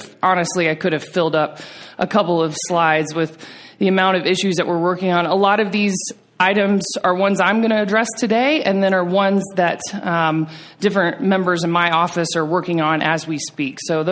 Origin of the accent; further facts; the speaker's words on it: the South, United States; now in Washington, D.C., United States; I am from the South, but I love coming out west.